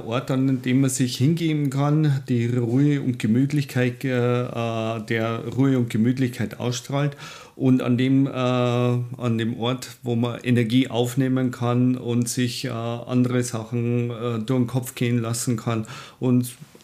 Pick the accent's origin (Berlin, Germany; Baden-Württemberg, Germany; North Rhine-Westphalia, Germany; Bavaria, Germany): Bavaria, Germany; Neukirchen bei Heiligenblut; born there; geboren in Neukirchen bei Heiligenblut, bin 51 Jahre alt, habe 3 Kinder, bald das 4.